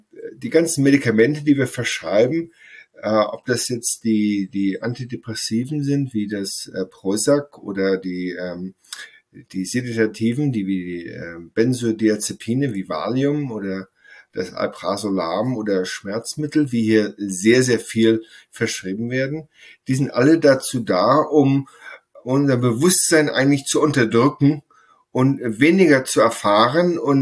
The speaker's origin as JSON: {"language": "German", "town": "Sylt", "region": "Schleswig-Holstein", "country": "Germany", "tie": "born or raised there", "also_born_or_lived": "Essen", "moved": "as an adult", "lives_now": "United States", "said": "Ich bin auf Sylt aufgewachsen, habe da Abitur gemacht und auch Zivildienst, Abitur 1986"}